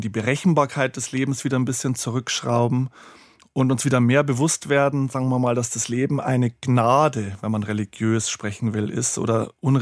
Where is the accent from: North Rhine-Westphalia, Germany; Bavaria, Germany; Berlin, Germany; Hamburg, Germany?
Bavaria, Germany; ich bin im Bayerischen Wald, in Kleinstadt groß geworden